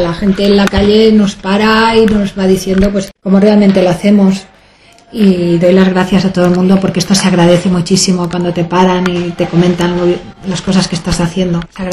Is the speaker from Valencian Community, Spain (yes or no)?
yes; El Campello, Valencian Community, Spain; Dos compromisarias somos del Campello y para nosotras va a ser un honor y lógicamente vamos a llevar el Campello a Madrid y a donde haga falta.